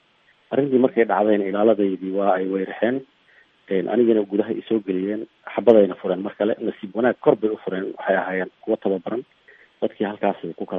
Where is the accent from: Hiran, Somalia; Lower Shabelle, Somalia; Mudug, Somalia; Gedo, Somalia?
Gedo, Somalia; Garbahaarey; born there; anigu garbaharay baan ku dhashay oo ka imid